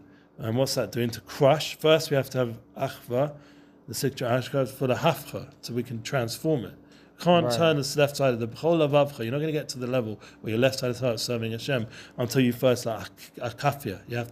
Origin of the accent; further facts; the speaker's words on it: United States; I'm also American. I don't like really eating meat.